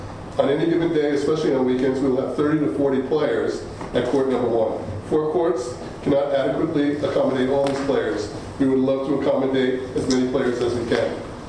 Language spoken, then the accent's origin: English; Aliso Viejo, California, United States; I'm from Aliso Viejo